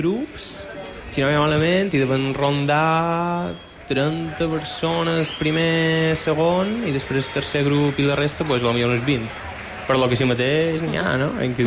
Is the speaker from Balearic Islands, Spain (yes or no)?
yes; Balearic Islands, Spain; Jo te diria que sóc més mallorquí que balear, sincerament.